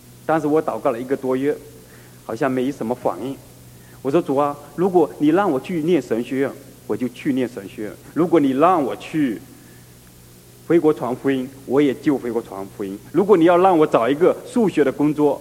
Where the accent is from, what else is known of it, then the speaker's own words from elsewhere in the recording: Fujian, China; moved away; 我老家是在福建的一个小山村那边，是跟浙江交界的那个山区里面。